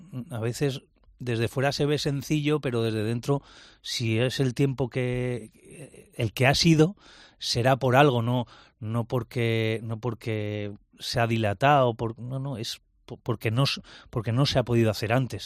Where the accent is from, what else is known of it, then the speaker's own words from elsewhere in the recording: Murguía, Basque Country, Spain; el Santuario de Oro, en Murguía, en mi pueblo. La verdad que es un sitio que ves todo el Valle de Zuya